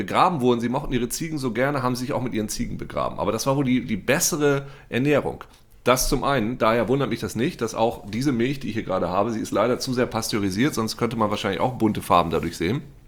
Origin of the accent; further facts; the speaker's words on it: Lower Saxony, Germany; bei uns in Ostfriesland